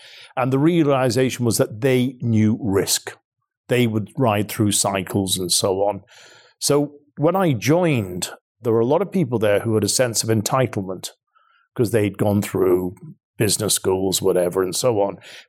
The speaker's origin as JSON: {"language": "English", "country": "Ireland", "moved": "yes", "said": "So we were in this strong Irish community. And even though we'd moved from Ireland, we still did our Gaelic lessons. We did our Irish dancing lessons, the music, the whole thing that goes with Irish culture."}